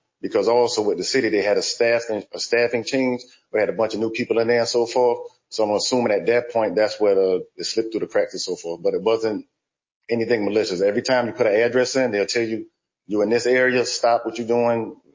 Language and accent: English; South Carolina, United States; I'm from South Carolina